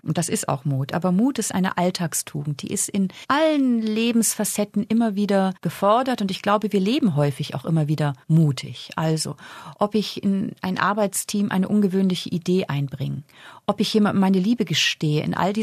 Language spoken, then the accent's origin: German; Schleswig-Holstein, Germany; now in Austria; Ich komme aus der Nähe von Flensburg. Das ist direkt an der dänischen Grenze gelegen. Unser Haus liegt direkt am Meer.